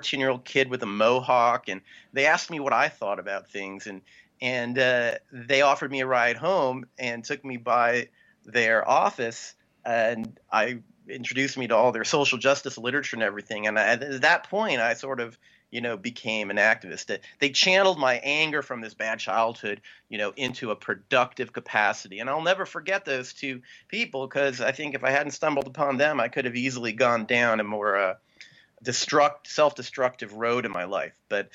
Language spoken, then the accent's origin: English; Florida, United States; because I grew up in Florida and public transit was horrible.